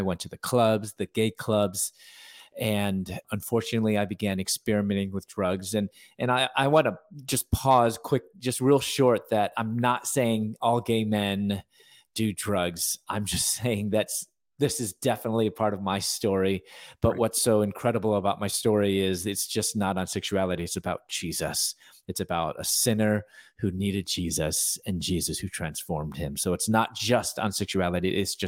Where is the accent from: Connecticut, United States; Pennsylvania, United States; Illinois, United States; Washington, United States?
Illinois, United States; Chicago; I wasn't raised in a Christian home. I'm from Chicago. I was born there. My parents were from China.